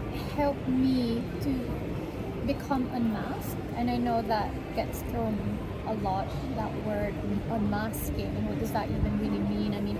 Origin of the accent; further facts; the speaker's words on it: Philippines; oh, I shouldn't talk about me being Filipino around white people.